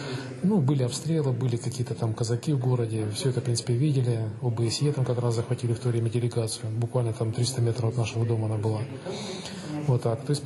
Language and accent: Russian; Sievierodonetsk, Luhansk Oblast, Ukraine; now in Vinnytsia, Ukraine; мне 42 года. Угу. Я из Сєвєродонецька, Луганской области.